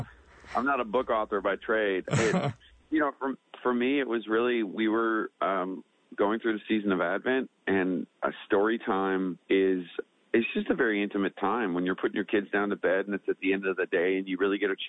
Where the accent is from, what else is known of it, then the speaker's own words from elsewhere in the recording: Newfoundland and Labrador, Canada; growing up in Newfoundland, we didn't really see a lot of them.